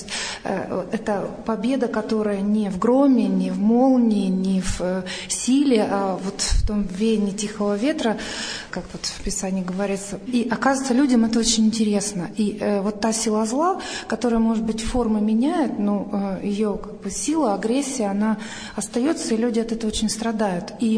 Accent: Yekaterinburg, Sverdlovsk Oblast, Russia; теперь вот, собственно, в родном городе выставляемся, в Екатеринбурге

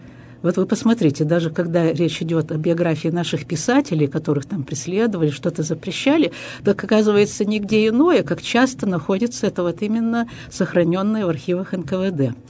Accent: Qingdao, Shandong, China; also born or lived in Shanghai; Я не могу сказать, что родина, хотя и замечательный город Циндао, в котором прошло детство

